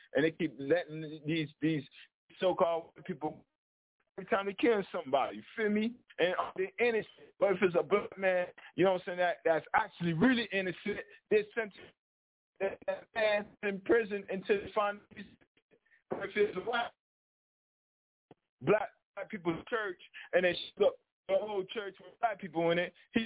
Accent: Miami, Florida, United States; Born and raised in Miami-Dade, of course.

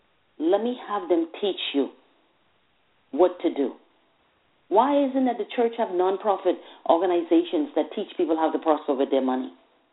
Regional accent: Bahamas; now in United States; I come from the Bahamas. So in the Bahamas, we were not on a money thing. We were on a class thing.

